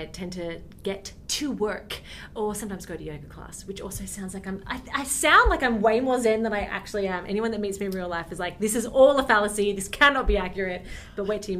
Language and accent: English; Australia; whether it's me growing up in Epping, Dural or Wodonga